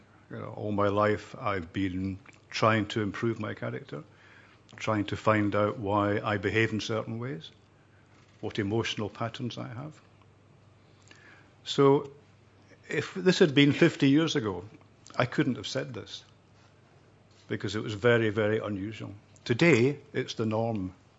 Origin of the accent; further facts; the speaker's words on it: Scotland, United Kingdom; now in Catalonia, Spain; I'm Scottish, but I live in Catalonia.